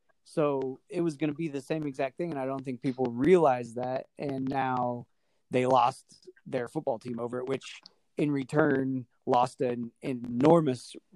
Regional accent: San Diego, California, United States; because born and raised in San Diego, and all I ever knew was Chargers.

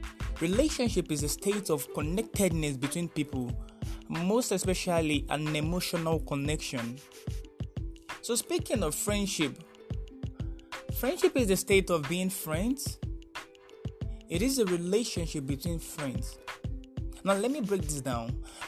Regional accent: Nigeria; I'm a Nigerian podcasting away from home.

